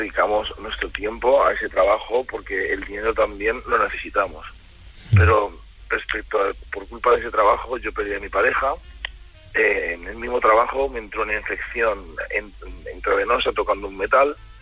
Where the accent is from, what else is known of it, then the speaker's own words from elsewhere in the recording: Andalusia, Spain; now in Girona, Spain; Soy andaluz, pero la gente es muy maja aquí en Cataluña.